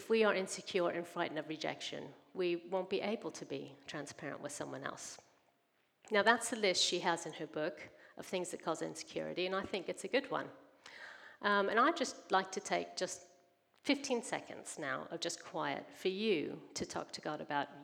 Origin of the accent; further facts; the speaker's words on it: St. Louis, Missouri, United States; blessed, raised in a Baptist church in America, in St. Louis, is where I'm from. You may have noticed my accent.